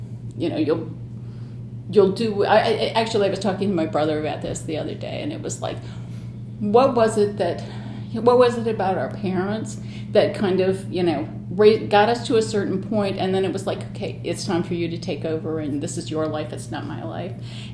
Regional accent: Battle Creek, Michigan, United States; born there; I was born in Battle Creek, Michigan, at Percy Jones General Hospital

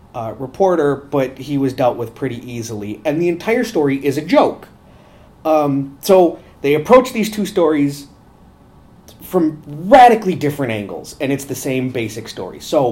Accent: Chicago, Illinois, United States; also born or lived in New Albany, Indiana; I was born in Chicago at UIC Hospital, and we lived in the Chicagoland area until I was 9. We lived in the city proper until I was 5. Then we moved to southern Indiana. It's a town called New Albany.

